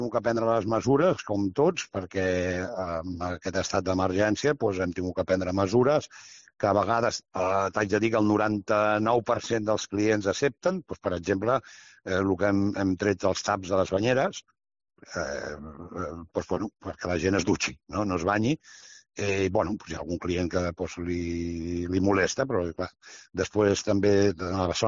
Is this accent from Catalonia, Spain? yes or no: yes; Barcelona, Catalonia, Spain; now in Girona province, Spain; Soc gironí d'adopció, perquè porto indirectament visquent a la província més de 30 anys. La meva família, part de la meva família, viuen aquí. Llavors, jo vaig, ja fa molts anys que estic aquí, jo d'alguna manera sóc, ja et dic, gironí d'adopció, encara que sóc barceloní